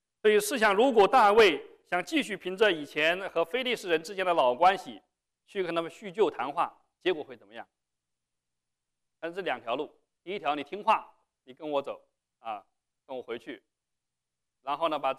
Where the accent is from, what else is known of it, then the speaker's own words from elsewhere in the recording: China; 那我们中国人知道打仗需要什么？